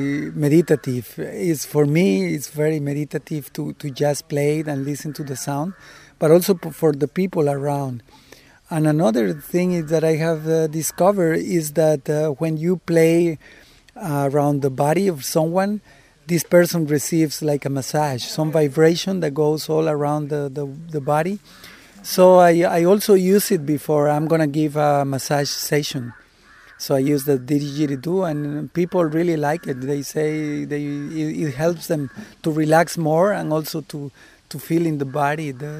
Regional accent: Costa Rica; I'm from Costa Rica. I have been in Oroville for 2 weeks

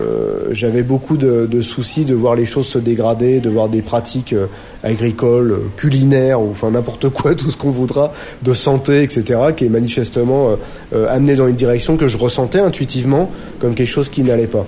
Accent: Paris, Île-de-France, France; born there; je suis né en France, à Paris, en 1965.

